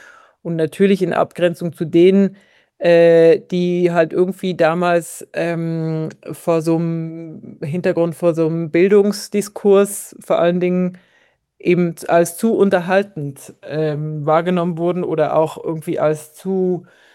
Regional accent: Switzerland; als Schweizerin

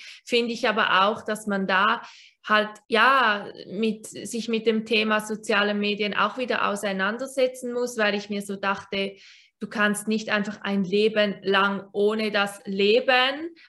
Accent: Switzerland; ich bin 26 und ich komme aus der Schweiz.

